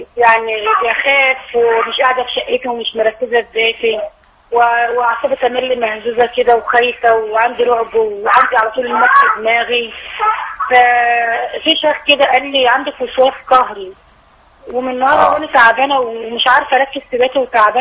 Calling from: Mansoura, Dakahlia, Egypt; ايوه انا معايا ثاني من المنصوره

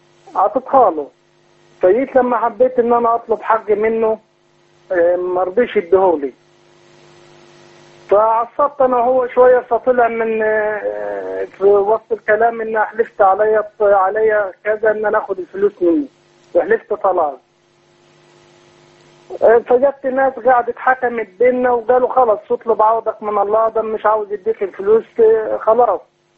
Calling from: Jordan; انا بحكي معك من الاردن طبعا.

